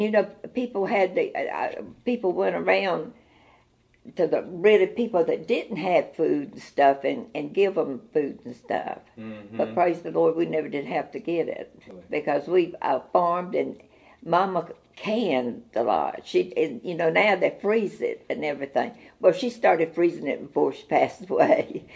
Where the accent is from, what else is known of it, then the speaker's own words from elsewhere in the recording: Leesville, South Carolina, United States; I was raised in Leesville, South Carolina, out in the country. It was the name of the place was Ridge Road. And I went to Ridge Road School in grammar school.